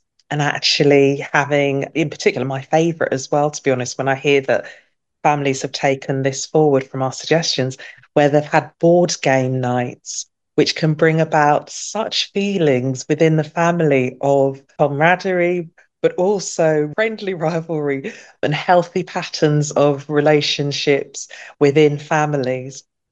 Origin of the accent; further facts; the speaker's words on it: England, United Kingdom; born there; So both my mother and father were born and bred in Barbados. And I was born in England.